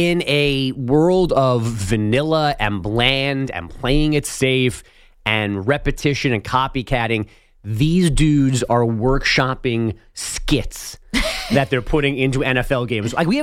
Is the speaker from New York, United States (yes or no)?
yes; New York, United States; Oh, I mean, and as a New Yorker, I love when there is dysfunction and when there is failure.